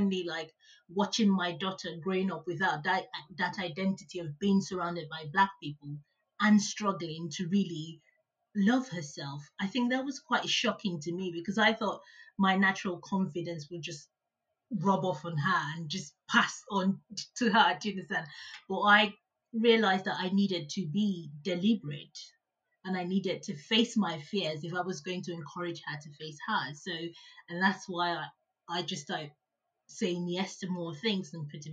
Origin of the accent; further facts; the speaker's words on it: Nigeria; moved away; growing up in Nigeria, I knew I was always amongst black people.